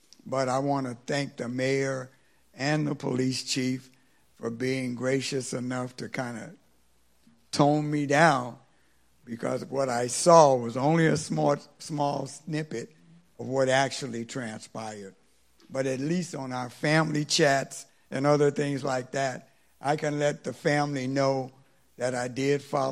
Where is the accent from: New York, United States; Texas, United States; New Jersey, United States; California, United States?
California, United States; now in Fairburn, United States; I'm from California and have only been in Fairburn for a couple of years